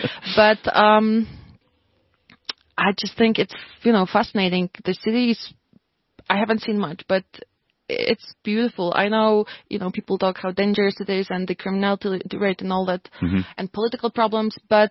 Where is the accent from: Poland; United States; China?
Poland; English is a second language; was just very friendly and very interested in, you know, Europe and Poland. Of course, they thought I was from Holland because similar.